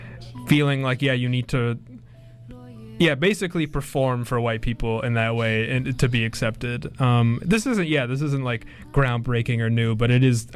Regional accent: North Vancouver, British Columbia, Canada; I grew up in North Vancouver, which is, like, a very, like, Iranian, Persian, like, centric area, or at least the area that I grew up in was, around, like, Central Lonsdale.

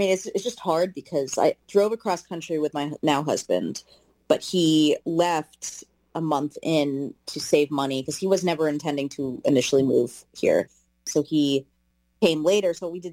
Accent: New Jersey, United States; moved away as an adult; now in Los Angeles, United States; especially moving to a brand new city, I'm from New York, or from New Jersey, New York. I moved to Los Angeles in 2018.

